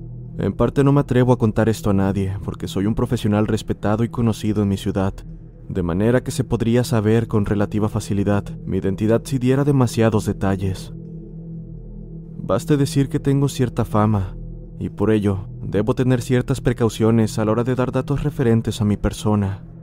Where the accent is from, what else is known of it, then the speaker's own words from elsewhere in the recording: Mexico; Desde hace muchos años resido en la capital de mi estado, en el país de México, pero soy oriundo de una comunidad poco conocida.